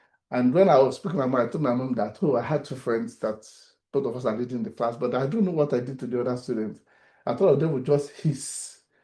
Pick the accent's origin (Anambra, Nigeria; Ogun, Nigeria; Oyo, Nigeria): Oyo, Nigeria; Ibadan; I grew up in Ibadan, where people call each other brother, auntie, to show seniority.